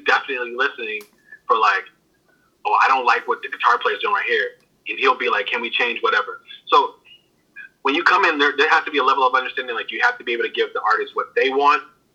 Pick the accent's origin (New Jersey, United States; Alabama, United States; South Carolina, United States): Alabama, United States; Like, I'm from Alabama. We all speak. We know Southern hospitality.